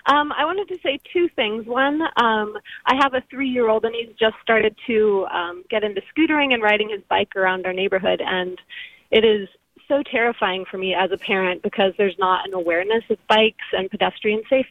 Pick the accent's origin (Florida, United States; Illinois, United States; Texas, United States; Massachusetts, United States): Florida, United States; Atlantic Beach; I grew up in Atlantic Beach and had the freedom to ride my bike to school.